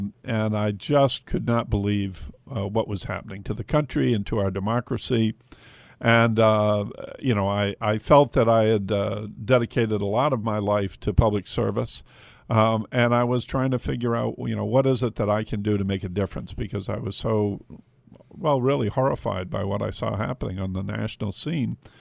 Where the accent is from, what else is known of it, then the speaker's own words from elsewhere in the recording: Portsmouth, New Hampshire, United States; also born or lived in Exeter; Well, as you mentioned, you know, I'm a native, a New Hampshire native. I grew up in Portsmouth and Exeter, mostly. I went to St. Thomas Aquinas High School.